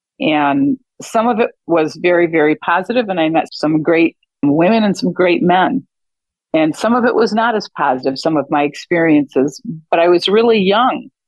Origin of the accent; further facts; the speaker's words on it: Michigan, United States; Well, I came from Michigan, so so I was used to winter